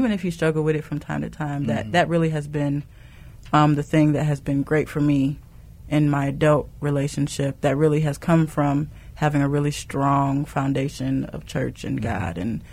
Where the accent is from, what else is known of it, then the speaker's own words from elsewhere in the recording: South Bend, Indiana, United States; Okay. I am from South Bend, mm-hmm. Early 30s.